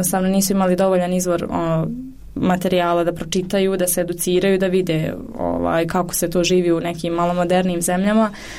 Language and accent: Bosnian; Bosnia & Herzegovina